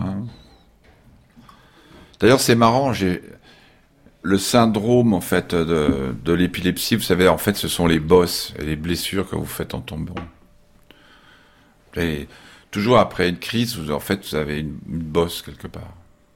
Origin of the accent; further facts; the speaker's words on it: Nancy, Grand Est, France; born there; né le 29 mai 1955 à Nancy.